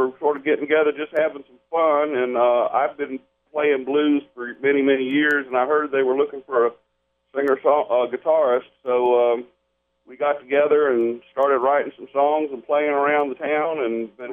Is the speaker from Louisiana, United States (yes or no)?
yes; Louisiana, United States; I'm from Louisiana.